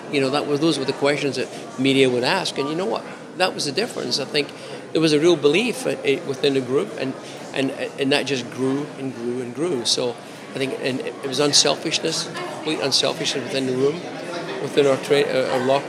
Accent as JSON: {"language": "English", "country": "Canada", "said": "winning it and as a Canadian was more important than anything"}